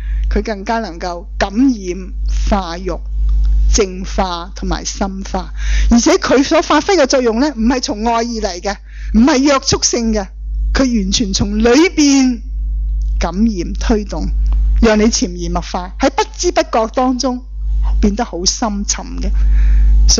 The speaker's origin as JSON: {"language": "Chinese", "country": "China", "said": "我们中国人甚至说无字处"}